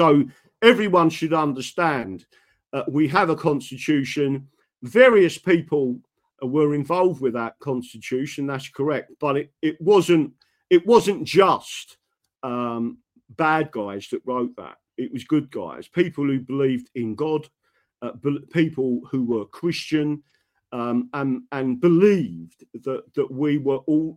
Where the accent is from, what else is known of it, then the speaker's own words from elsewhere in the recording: London, United Kingdom; born there; and I was born in London